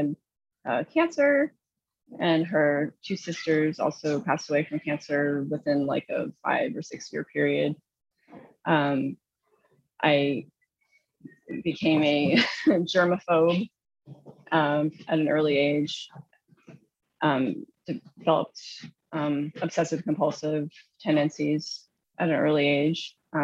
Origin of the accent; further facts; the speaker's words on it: Indiana, United States; I grew up in Southern Indiana. I was raised by my mom and my grandmother and my cousin